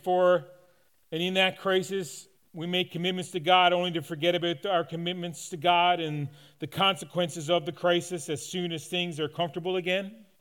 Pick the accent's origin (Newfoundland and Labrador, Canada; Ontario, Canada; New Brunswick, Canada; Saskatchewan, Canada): Newfoundland and Labrador, Canada; When I came up from Newfoundland the first time when I was 8 years old and we were driving through Toronto